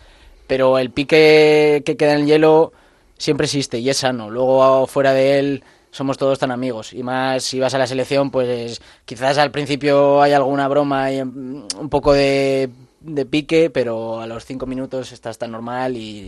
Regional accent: Jaca, Aragon, Spain; born there; Pues mira, nací en Jaca y es, pues allí es tradición

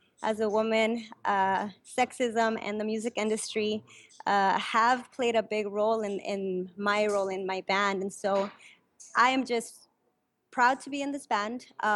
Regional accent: Los Angeles, California, United States; my own experience as a Chicana woman growing up in Los Angeles

